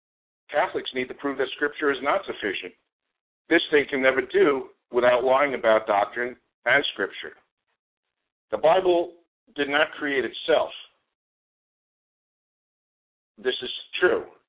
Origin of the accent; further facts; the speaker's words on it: Island Park, New York, United States; now in Apollo Beach, United States; a 47-year-old New York City police officer living in Apollo Beach, Florida. I'm originally from Island Park, New York.